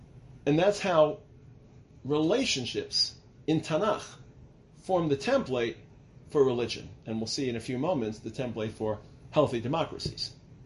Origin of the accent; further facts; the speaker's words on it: United States; So, for example, I'm an American, so excuse my homieism